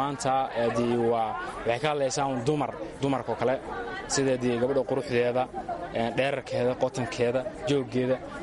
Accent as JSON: {"language": "Somali", "region": "Somali Region", "country": "Ethiopia", "said": "waxaan ka soo jeedaa gobolka yaani afdheer"}